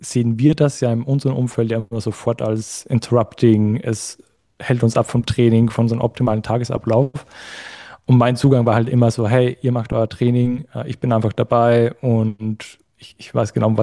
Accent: Austria; Ich wollte immer so, hey, hier ist bei uns in Österreich ist so schön, ich muss nicht unbedingt weg.

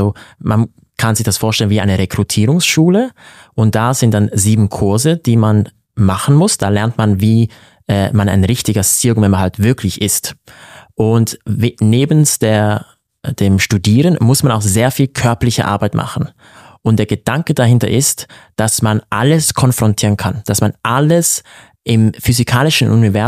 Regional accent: Basel, Basel-Stadt, Switzerland; Als ich aufgewachsen bin in Basel

